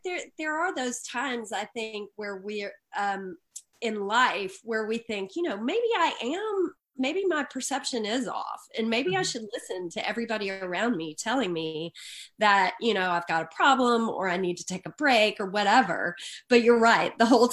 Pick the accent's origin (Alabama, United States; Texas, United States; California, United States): Alabama, United States; Birmingham; I grew up in Birmingham and I went to Auburn, War Eagle.